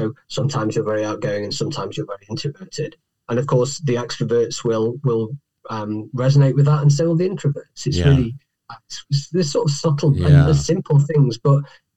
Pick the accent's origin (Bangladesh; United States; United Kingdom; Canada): United Kingdom; Manchester, North West England; I'm from Manchester originally.